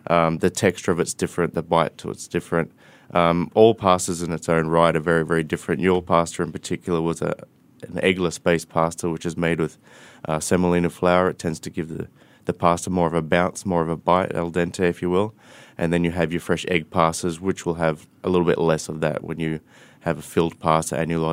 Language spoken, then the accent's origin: English; Australia; I think that's kind of stems from, like you said, being Australian. I had to have beetroot on my menu somewhere.